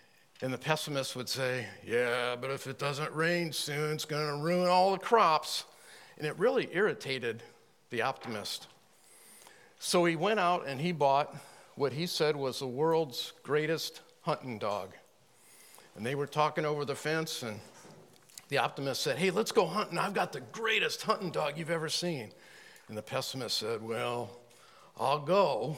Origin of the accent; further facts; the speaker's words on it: Midwest, United States; I'm from the Midwest.